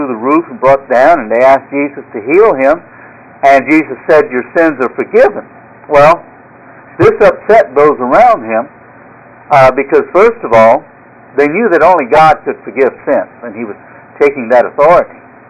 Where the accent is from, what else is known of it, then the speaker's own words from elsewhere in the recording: Louisiana, United States; You know, I came from Louisiana, so naturally the Saints would be somebody that would be popular to a lot of people who live in this area that, of course, came from there.